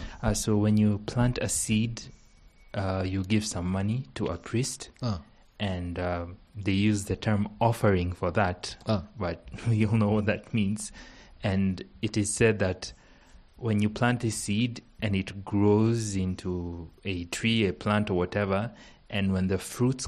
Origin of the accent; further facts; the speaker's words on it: Kenya; Back in Kenya, they have something called planting a seed.